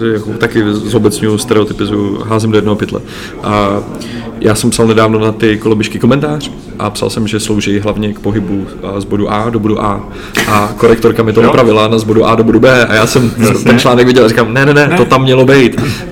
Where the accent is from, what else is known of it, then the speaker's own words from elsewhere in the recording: Prague, Czechia; Já jsem ze Smíchova